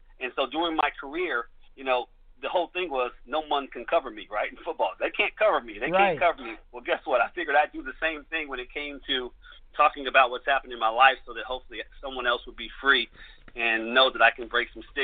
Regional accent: Trenton, New Jersey, United States; So I'm originally from Jersey, Trenton, New Jersey, actually. Good place to be from.

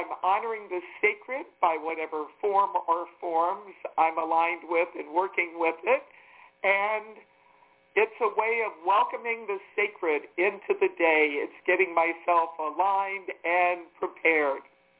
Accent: Washington, District of Columbia, United States; I grew up in the Washington, D.C. area. It's still part of my home space, even though I don't get there.

